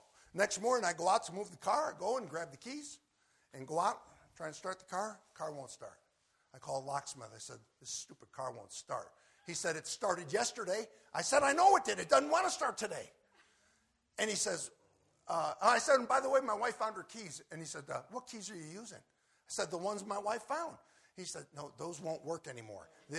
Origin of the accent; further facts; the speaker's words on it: Rochester, New York, United States; I'm from Rochester, New York. I know storms.